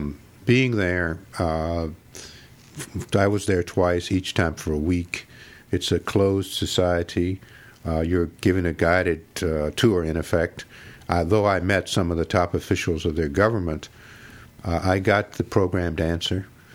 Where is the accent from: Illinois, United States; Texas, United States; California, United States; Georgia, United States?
Georgia, United States; Atlanta; I grew up in Atlanta